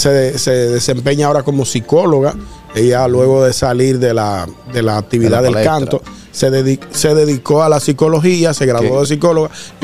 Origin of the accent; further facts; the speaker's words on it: Dominican Republic; La dominicana más destacada.